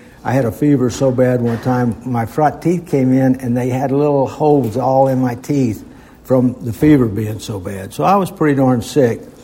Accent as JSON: {"language": "English", "town": "Ellijay", "region": "Georgia", "country": "United States", "tie": "born there", "said": "I'm 81 years old now, but I was born in Ellijay, Georgia in 1942. And it was a beautiful little town in those days, great place to live."}